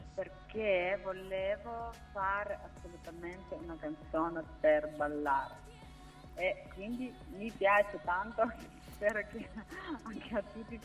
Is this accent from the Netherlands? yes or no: no; North Caucasus, Russia; Italian is a second language; now in Switzerland; io sono dalla Russia, del Caucaso, e vivo a Svizzera da 11 anni così